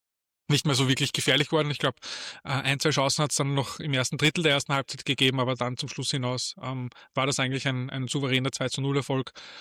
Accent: Austria; Wie heißt das bei uns in Österreich? Das muss man Deutscher jetzt sagen.

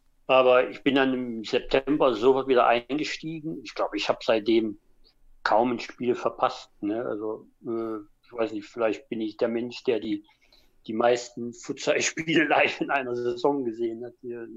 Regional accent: Dresden, Saxony, Germany; Und da ich eben Sachse bin, gebürtiger Dresdner

